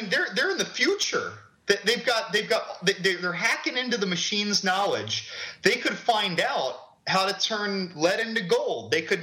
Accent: Manhattan, New York, United States; born there; Yeah, I was born in Manhattan. Escape from New York.

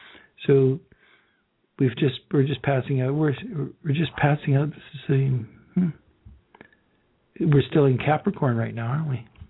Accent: Prince Edward Island, Canada; worshipful brother from Prince Edward Island, from Restigo, if any of you have been through there. I was born over in Cavendish, which you know is a cart ride away.

